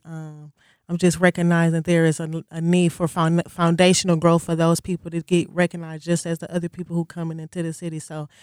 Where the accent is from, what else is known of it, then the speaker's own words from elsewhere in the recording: Milwaukee, Wisconsin, United States; owner and operator of Faux Walkie. I'm born and raised in Milwaukee